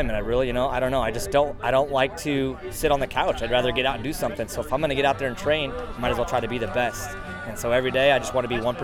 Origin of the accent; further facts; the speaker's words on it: Waukee, Iowa, United States; I'm from Waukee, Iowa.